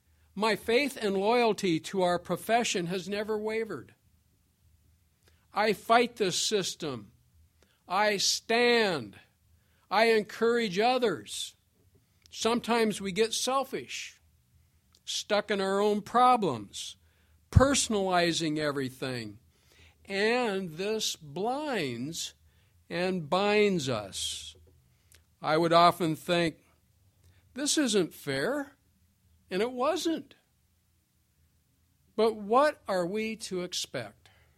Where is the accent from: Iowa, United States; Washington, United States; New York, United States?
Washington, United States; Being born and raised in Washington, I know a little about the current governor, Jay Inslee